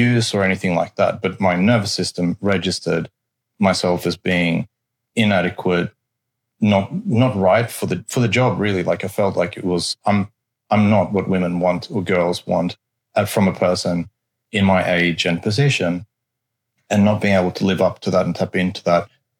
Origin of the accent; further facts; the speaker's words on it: Sweden; moved away; And I grew up in Sweden at the time, so my earlier sexual experiences were in a different country, and it was almost like a transition of moving here